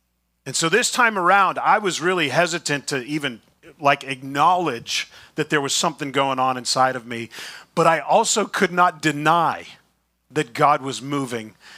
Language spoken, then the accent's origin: English; Beaver Falls, Pennsylvania, United States; also born or lived in Pittsburgh; See, Erica and I, born right here in Pittsburgh. I was raised in the Beaver Falls, Erica, east of the city.